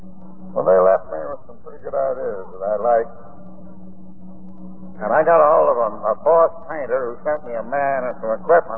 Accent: Albany, New York, United States; now in Texas, United States; Of course, I am not a Texan by birth. I was born in Albany, New York. Went to school there. Started my drinking there.

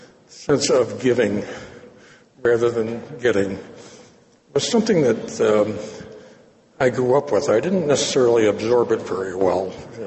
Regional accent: Detroit, Michigan, United States; As I say, I grew up in Detroit, and in our house, at Christmas in the living room, of course, we had the Christmas tree and all decorated and the gifts under the tree.

